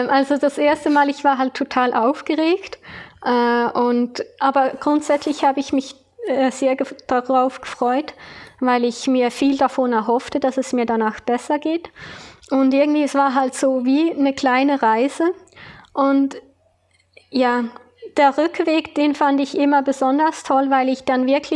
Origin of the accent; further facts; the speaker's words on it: Switzerland; Ich komme aus der Schweiz und bin aber in Karlsruhe zu einer Therapeutin